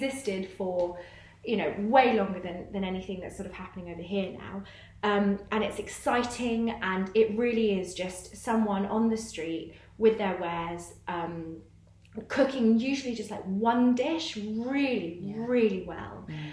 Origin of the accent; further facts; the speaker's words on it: Hong Kong; So I grew up in Hong Kong. So Dad's Malaysian Chinese.